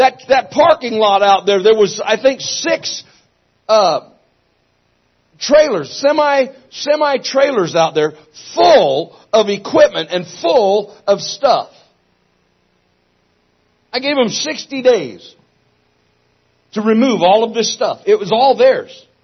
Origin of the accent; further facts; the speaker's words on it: Myrtle Creek, Oregon, United States; I don't know what you think about Myrtle Creek, Oregon, but it's my hometown. I was born and raised right here.